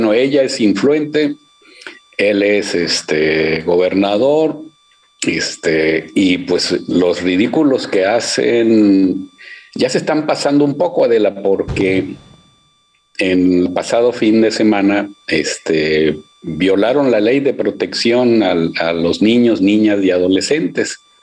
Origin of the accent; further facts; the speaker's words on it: Monterrey, Nuevo León, Mexico; No, bueno, es que yo soy de Monterrey, tú lo sabes